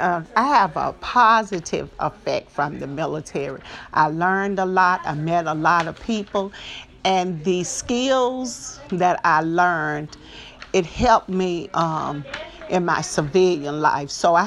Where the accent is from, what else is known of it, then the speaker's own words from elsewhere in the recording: Memphis, Tennessee, United States; I grew up in North Memphis on Bingham Street off Jackson.